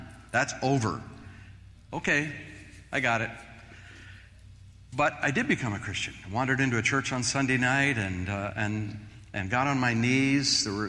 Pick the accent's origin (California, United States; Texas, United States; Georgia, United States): California, United States; I'm just hanging out in my hometown in Northern California